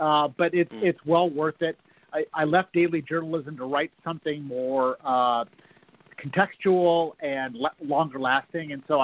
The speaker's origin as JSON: {"language": "English", "town": "Pasadena", "region": "California", "country": "United States", "tie": "born or raised there", "said": "I published my first novel, a historical novel about my hometown of Pasadena, California, and its mysterious historic bridge."}